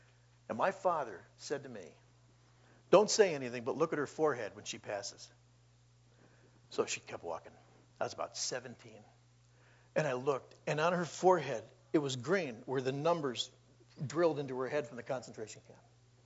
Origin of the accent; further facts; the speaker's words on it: New York, United States; You know, I'm from New York.